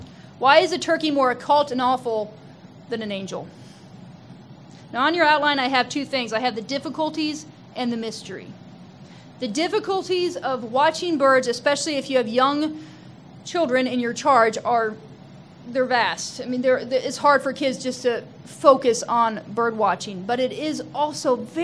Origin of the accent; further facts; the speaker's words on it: Missouri, United States; I'm from Missouri, and they're the state bird of Missouri.